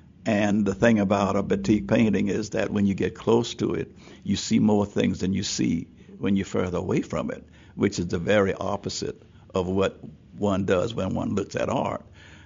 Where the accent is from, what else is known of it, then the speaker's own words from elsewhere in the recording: South Carolina, United States; And the fact that I'm from South Carolina, where the Civil War started, I'm from South Carolina, where a flag was flown on top of our state house.